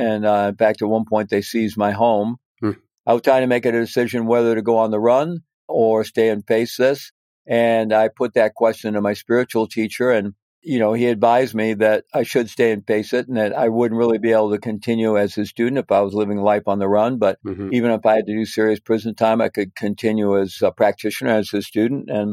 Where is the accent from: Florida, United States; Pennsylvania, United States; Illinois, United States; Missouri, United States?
Missouri, United States; And I was growing up in Missouri. It wasn't exactly a hotbed for that kind of thing.